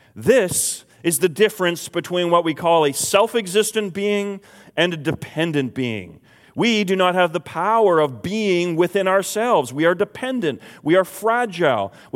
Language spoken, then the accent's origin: English; Courtenay, British Columbia, Canada; I spent the most of my younger years growing up in Courtney on the Northern Island.